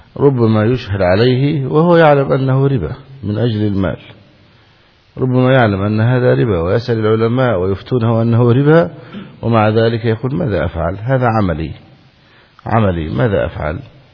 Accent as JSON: {"language": "Arabic", "country": "Egypt", "said": "هذا مشهور عندنا في مصر، أهم شيء القلب"}